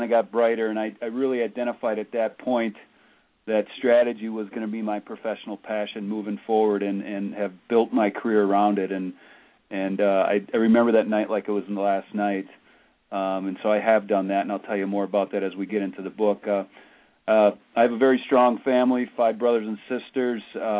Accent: Green Bay, Wisconsin, United States; Well, I grew up in Green Bay, Wisconsin. Of course, that makes me a lifelong diehard Packer fan and ticket holder.

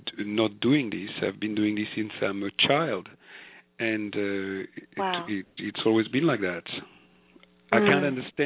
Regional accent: France; also born or lived in Morocco / Israel; I was born in Morocco, yeah. And I grew up there until I was 5. And then my parents moved to Israel, and they stayed there until I was 10. And then they moved to France. And so I stayed there, and we stayed there until I was 27.

